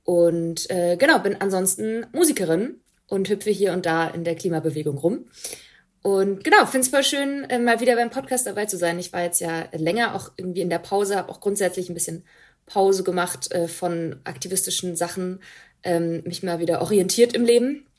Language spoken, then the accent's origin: German; Bavaria, Germany; ich komme eben aus Bayern